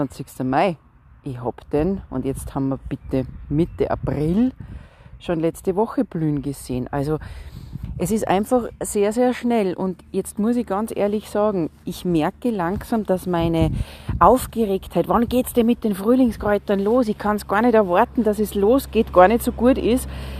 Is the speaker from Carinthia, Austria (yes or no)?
no; Salzburg, Austria; Das hat es bei uns in Salzburg, Österreich, seit der Aufzeichnung von den Wetterdaten noch nie gegeben.